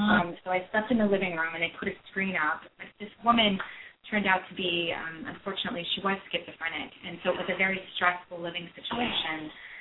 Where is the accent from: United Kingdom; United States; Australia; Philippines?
United States; Ohio; moved away as an adult; now in New York City, United States; No, I grew up in Ohio, and I always dreamed of going to the big city. I knew from the time I was a small child I did not want to stay in Ohio